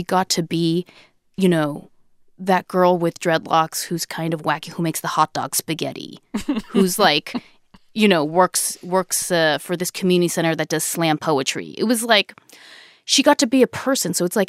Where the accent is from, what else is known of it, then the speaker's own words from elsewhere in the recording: California, United States; I grew up in the Bay Area. I knew like 10 Jennies